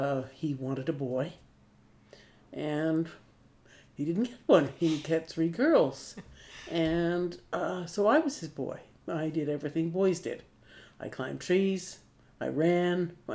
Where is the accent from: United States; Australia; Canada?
Canada; Quebec City, Quebec; born there; I am 70 years old.